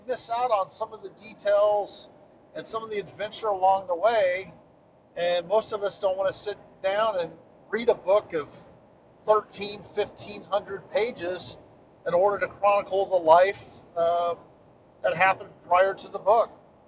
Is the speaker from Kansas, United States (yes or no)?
yes; Wichita, Kansas, United States; born there; I was born in the Midwest, originally born in Wichita, Kansas, where we still have family out. Actually, we still have a family farm. Moved around quite a bit.